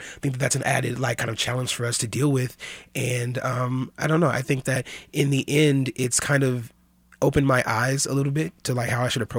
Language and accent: English; Kansas City, United States; obviously I'm a person of color, but also I'm born and raised in Kansas City.